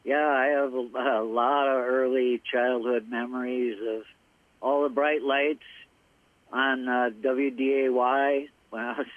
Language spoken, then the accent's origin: English; Moorhead, Minnesota, United States; And lived in the Fargo-Moorhead area most of my life.